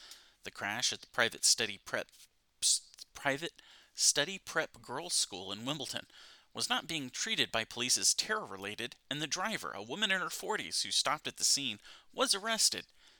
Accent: Palacios, Texas, United States; and my hometown is 28 degrees. Palacios, Texas, Palacios, Texas, 28 degrees.

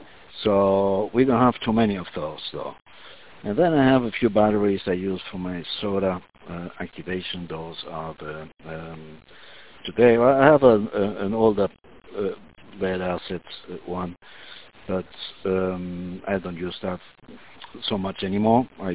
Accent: Argentina; English is a second language; I traveled a little bit to my home country, Argentina, visit family and friends.

